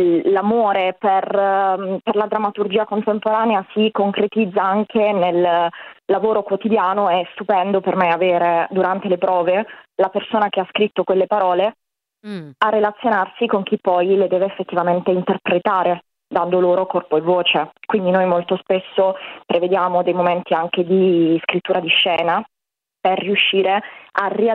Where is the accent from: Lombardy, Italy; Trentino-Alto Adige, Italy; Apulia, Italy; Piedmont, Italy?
Apulia, Italy; Bari; Sono di Bari, sono qui in vacanza, felicissima